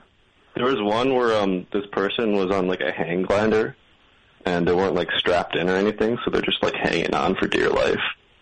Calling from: Madison, Wisconsin, United States; I'm calling in from Madison, Wisconsin.

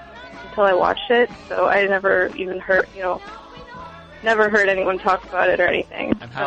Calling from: Oakland, California, United States; From Oakland.

